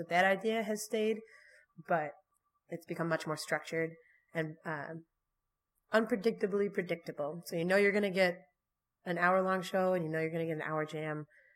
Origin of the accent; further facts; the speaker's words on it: Ludington, Michigan, United States; also born or lived in Dayton, Ohio / Muskegon; I grew up in Ludington, and then, Ohio. I lived near Dayton, Ohio.